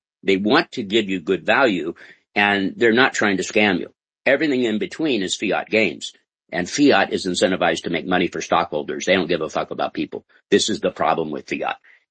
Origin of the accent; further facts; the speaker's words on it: United States; now in Mexico; I'm an American born. I'm raised in America. I know the laws